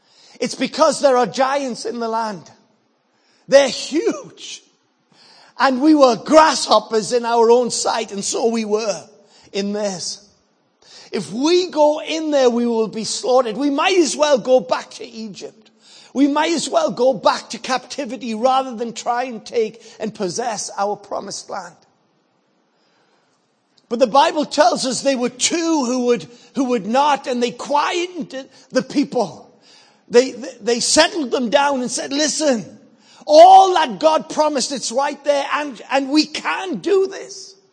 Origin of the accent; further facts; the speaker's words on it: Sunderland, North East England, United Kingdom; I come from Revival Town. Believe me, I do. It's called Sunderland. It's on the northeast coast of England.